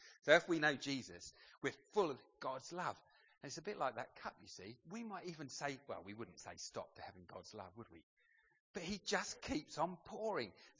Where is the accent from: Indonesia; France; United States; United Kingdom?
United Kingdom; Laxfield, East of England; also born or lived in Great Blakenham; I come from Laxfield.